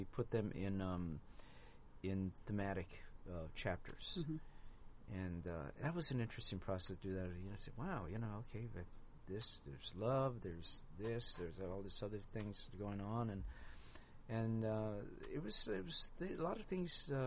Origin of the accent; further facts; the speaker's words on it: Los Angeles, California, United States; it comes from the experience of me growing up in East Los Angeles